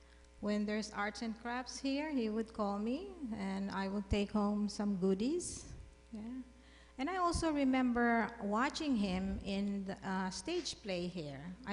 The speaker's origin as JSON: {"language": "English", "town": "Manila", "region": "Metro Manila", "country": "Philippines", "tie": "born or raised there", "said": "And our neighbors, we grew up in Guadalcanal, Santa Mesa, Manila."}